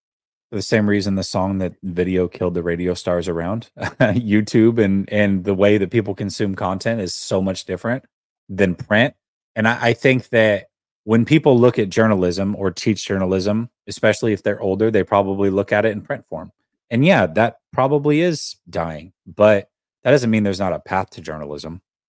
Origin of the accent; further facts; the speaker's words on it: Pacific Northwest, United States; moved away as an adult; I grew up in the Pacific Northwest, Oregon Duck fan